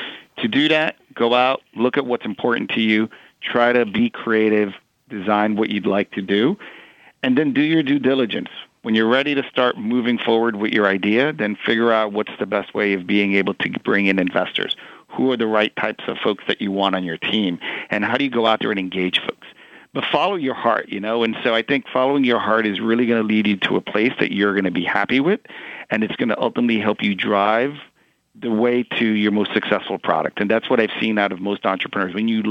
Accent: Queens, New York, United States; but Queens raised and born.

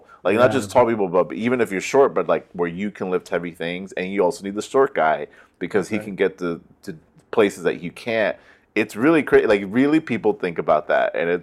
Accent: San Diego, California, United States; I'm from San Diego, which is, it has a city, like a downtown, mm-hmm. like any other big city, but I didn't realize how slow that was until I came to San Francisco

